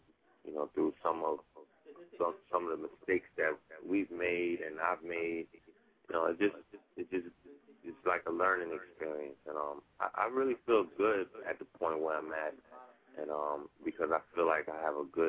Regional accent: Florida, United States; moved away as an adult; now in New York, United States; So I moved to New York from Florida, and I was signed to two small independent labels as a producer.

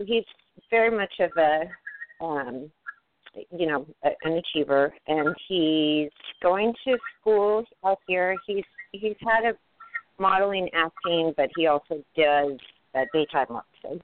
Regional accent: Studio City, California, United States; And I grew up in Studio City. How could you not know someone?

